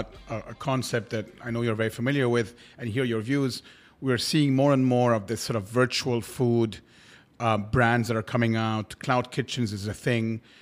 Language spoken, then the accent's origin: English; Cairo, Cairo Governorate, Egypt; I remember growing up in Cairo as well, and McDonald's, I think we were one of the first countries to have McDonald's delivery.